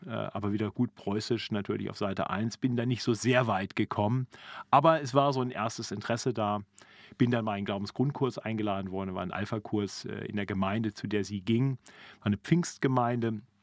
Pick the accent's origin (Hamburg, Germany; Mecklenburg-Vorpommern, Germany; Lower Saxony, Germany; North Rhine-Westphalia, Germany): Lower Saxony, Germany; Braunschweig; Ja, ich bin geboren in Braunschweig in Niedersachsen und da auch aufgewachsen.